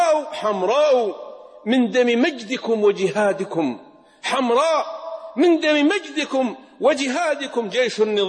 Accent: Saudi Arabia; أنا وإخواني من السعودية

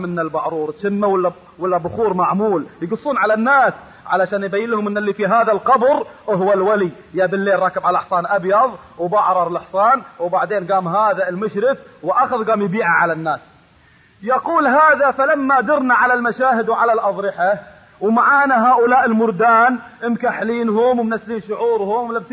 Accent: Kuwait

